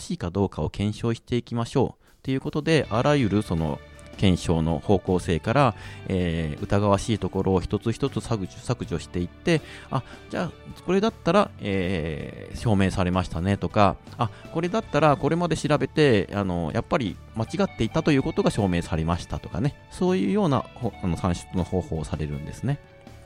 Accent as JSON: {"language": "Japanese", "region": "Hiroshima", "country": "Japan", "tie": "born there", "said": "もともとですね、おぎゃーと生まれたのが1972年に、広島で生まれました。"}